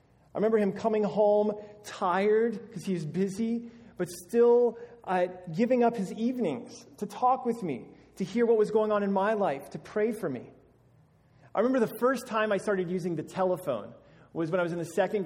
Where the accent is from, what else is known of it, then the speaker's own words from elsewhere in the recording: Alabama, United States; So I'm from Alabama. That's where I spent most of my life growing up. And in the South, the cultural assumption is that everyone is a Christian.